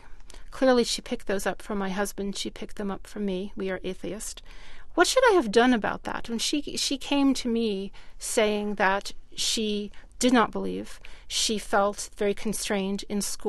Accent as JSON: {"language": "English", "town": "Gloucester", "region": "Virginia", "country": "United States", "tie": "born or raised there", "said": "I've been invited to speak at a church in my hometown of Gloucester, Virginia"}